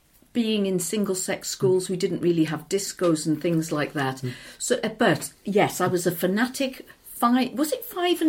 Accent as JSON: {"language": "English", "town": "Cardiff", "region": "Wales", "country": "United Kingdom", "tie": "born or raised there", "said": "My first school, my first school was a little preparatory school in what's now Riverside, I think."}